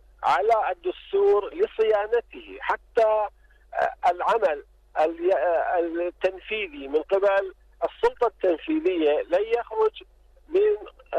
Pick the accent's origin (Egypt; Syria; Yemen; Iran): Iran; Arabic is a second language; ولكن هنا في بلدنا إيران